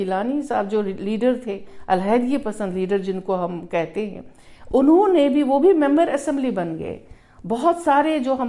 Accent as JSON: {"language": "Hindi", "region": "Jammu and Kashmir", "country": "India", "said": "जो जम्मू कश्मीर का मसला हम समझ रहे, क्योंकि मैं वहाँ से हूँ"}